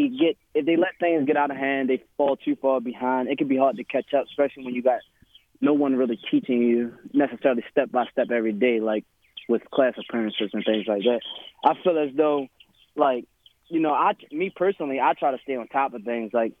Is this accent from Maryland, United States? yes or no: yes; Baltimore, Maryland, United States; now in Morganfield, United States; So, actually, I'm actually down in Morganfield, Kentucky. I'm from Baltimore City